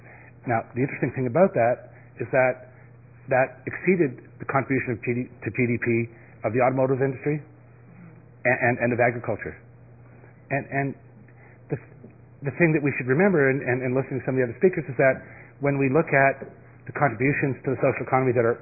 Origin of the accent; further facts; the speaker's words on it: Nova Scotia, Canada; I'm from Nova Scotia.